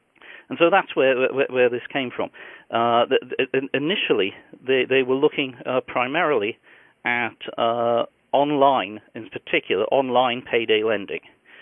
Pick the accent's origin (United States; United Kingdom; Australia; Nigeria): United Kingdom; accent: British; I'm a former civil servant in the British Department of Transport, as you might guess from my accent.